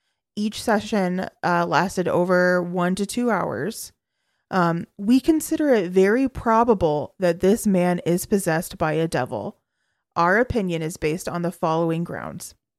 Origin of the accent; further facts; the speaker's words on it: United States; but I'm American